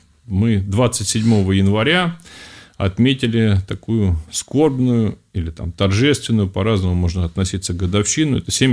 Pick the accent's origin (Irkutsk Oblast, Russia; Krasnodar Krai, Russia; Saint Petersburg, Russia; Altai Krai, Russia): Saint Petersburg, Russia; born there; Ну, я, поскольку родился в Ленинграде, да, ну, Петербург, нет, как раз родился-то я в Ленинграде, потому что тогда еще это был город Ленинград